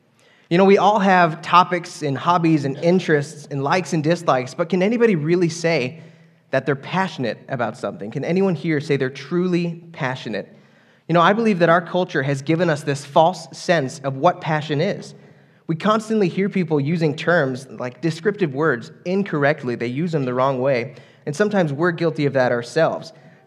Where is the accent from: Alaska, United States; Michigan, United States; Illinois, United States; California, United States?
Alaska, United States; You know, growing up in Alaska, I had many opportunities to go camping.